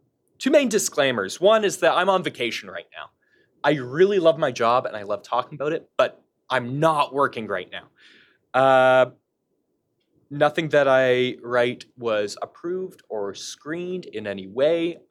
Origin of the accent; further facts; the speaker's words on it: Canada; I'm a Canadian, so I'm on Bay Street.